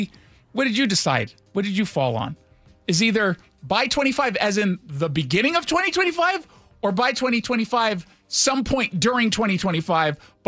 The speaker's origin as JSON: {"language": "English", "town": "Los Angeles", "region": "California", "country": "United States", "said": "I'm from Los Angeles. I've had In-N-Out."}